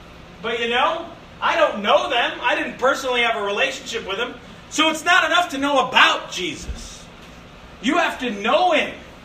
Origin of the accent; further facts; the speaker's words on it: Chicago, Illinois, United States; I grew up in Chicago. I like basketball.